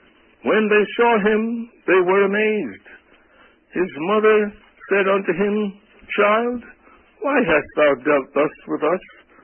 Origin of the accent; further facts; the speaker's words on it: New York City, New York, United States; You see, I'm from New York City. They call it the Big Apple. But the truth of it is, it's the rotten apple. And that's where I'm from.